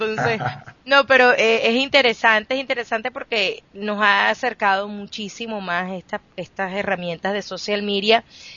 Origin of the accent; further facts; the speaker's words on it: Venezuela; moved away; aunque no me encuentre dentro del país, pero como venezolana, donde quiera que esté, me siento parte de ella.